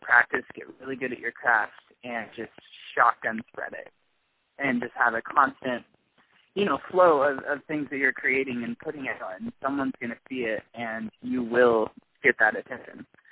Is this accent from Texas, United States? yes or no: yes; Houston, Texas, United States; I grew up in Houston, Texas, and so she played professionally for a little bit there and stopped kind of when me and my sister were growing up.